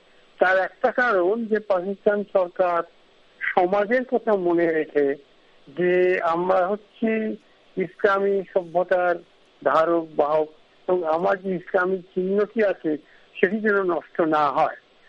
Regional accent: India; আমরা ভারতীয় হিসেবে

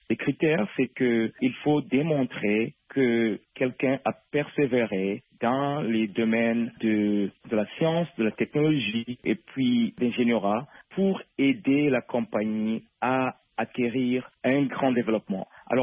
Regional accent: Ngagara, Bujumbura, Burundi; also born or lived in China; now in United States; Moi, je suis, comme vous le savez, d'origine burundaise. J'ai grandi en Gagara. Je suis allé faire mes études en Chine. Et puis, quand j'ai terminé mes études en Chine, je suis venu dans ce pays, ici aux États-Unis.

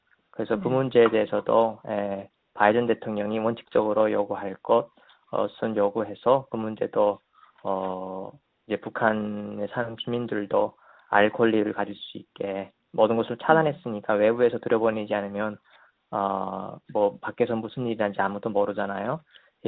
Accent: North Korea; now in United States; 미국에 사는 탈북민으로서

